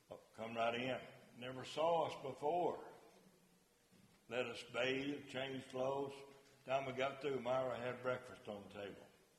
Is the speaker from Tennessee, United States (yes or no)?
yes; Henderson, Tennessee, United States; I know one of them, we came from Henderson, Tennessee. Rose and I used to pick cotton for our spending money.